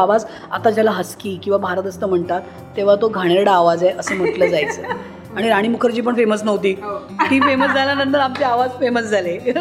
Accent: Maharashtra, India; म्हणजे मला खूप अभिमान आहे की मी मराठी आहे, मला मराठी येतं, हिंदी येतं आणि इंग्लिश येतं.

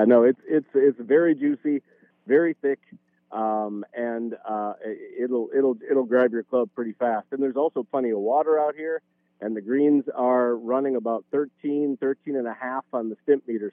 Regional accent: Minnesota, United States; No, I'm originally from Minnesota, though, right in the neighborhood.

